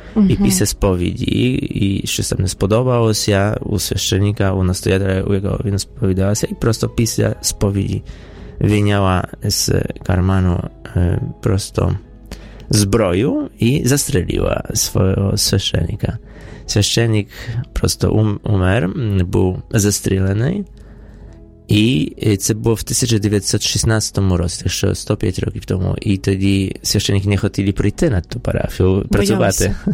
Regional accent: Poland; А я знаю польську мову, бо я з Польщі

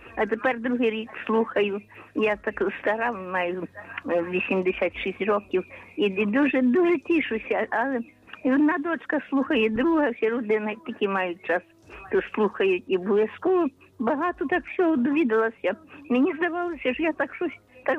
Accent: Lviv Oblast, Ukraine; то Львівська область.

